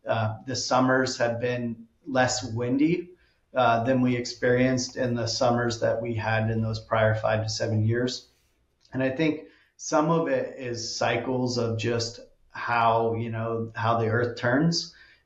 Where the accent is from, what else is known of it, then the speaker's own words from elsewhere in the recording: California, United States; I'm coming from California in the Sonoma County area, north of San Francisco